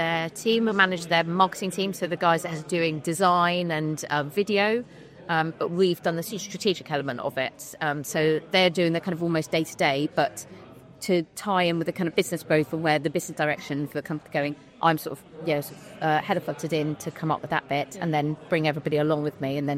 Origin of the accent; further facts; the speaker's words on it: Swanage, South West England, United Kingdom; I grew up in Swanage, so I'm only an hour away from my mum and dad.